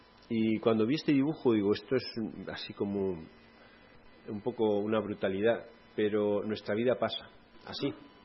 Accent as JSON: {"language": "Spanish", "country": "Spain", "said": "yo empecé a protestar, como buen español"}